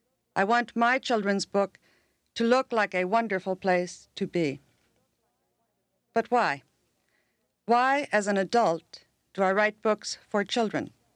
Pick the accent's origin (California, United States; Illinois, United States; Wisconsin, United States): Wisconsin, United States; Milwaukee; This ceremony could have been set in Milwaukee, my hometown